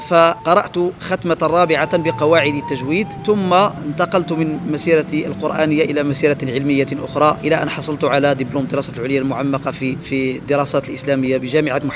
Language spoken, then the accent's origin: Arabic; Marrakesh-Safi, Morocco; also born or lived in Casablanca; كنت أؤم الناس في صلاة التراويح وأنا ابن 10 سنين تقريبا، فصليت بالناس في قريتي التي كنت أحفظ فيها القرآن، ثم في بعض المساجد في مدينة آسفي